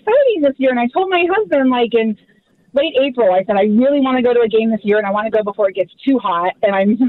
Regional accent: Ohio, United States; I'm from Ohio.

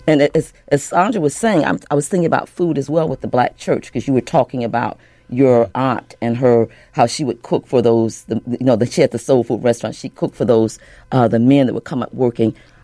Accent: Chicago, Illinois, United States; also born or lived in Alabama; So I look at myself, I was born there, but I was raised in Chicago. But I'm culturally Southern because of the food I ate, the way I learned to cook.

